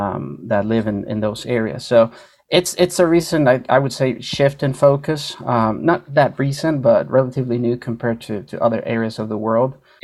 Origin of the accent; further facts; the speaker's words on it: Costa Rica; moved away as an adult; I'm from Costa Rica. I've been living abroad for 14 years now